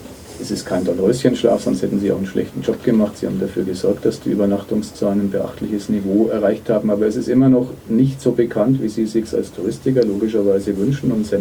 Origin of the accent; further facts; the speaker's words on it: Nuremberg, Bavaria, Germany; in das ich gerne fahre als Nürnberger